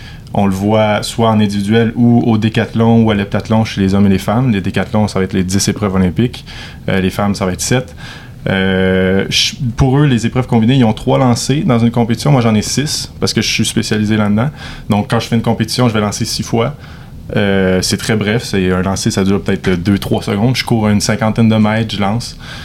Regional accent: Montreal, Quebec, Canada; Puis j'ai déménagé, bon, parce que je viens de Montréal. Fait que j'ai déménagé ici, puis je suis juste à côté.

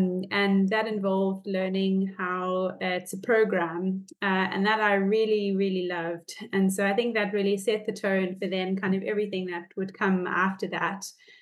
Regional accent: Johannesburg, Gauteng, South Africa; now in Australia; I'm now based in Australia, but I started my journey in South Africa, in Joburg, actually. I grew up in Joburg. I went to a small school in the east of Johannesburg

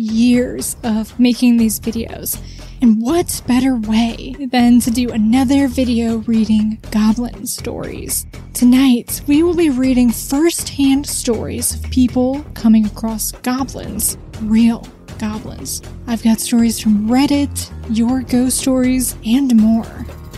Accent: Brooklyn, New York, United States; I grew up in Brooklyn, and I was home alone from 3 to 5 p.m.

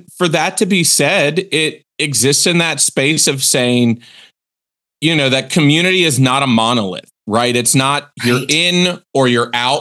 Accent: Virginia Beach, Virginia, United States; folks know now that I grew up in Hampton Roads. I went to Salem High School in Virginia Beach and moved away, did my undergrad, did my graduate school.

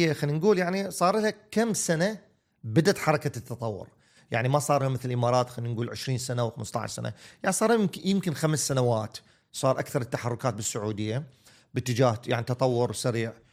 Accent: Iraq; أنا مثلا بالامارات

